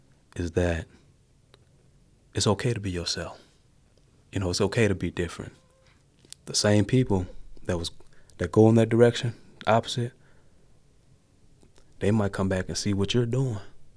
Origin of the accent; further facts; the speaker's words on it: Rock Island, Illinois, United States; I just had the idea came because I come from The Half.